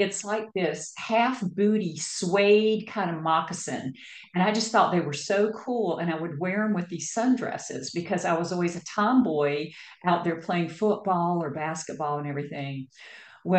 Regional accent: the South, United States; Growing up in the South, I grew up in a family that had a lot of alcoholism.

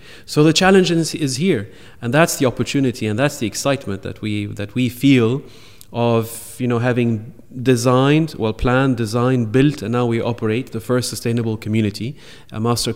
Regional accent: Denmark; It is, I'm half Danish, mm-hmm. by the way. So mm-hmm. I was brought up in Denmark. To me, Denmark, Danish ways, Scandinavian values, it's in my blood.

